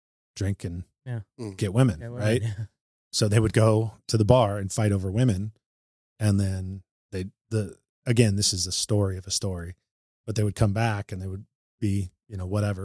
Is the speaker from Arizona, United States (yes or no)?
yes; Arizona, United States; So I grew up in Arizona, my high school time, and we'd go to the desert and they would clear out a spot.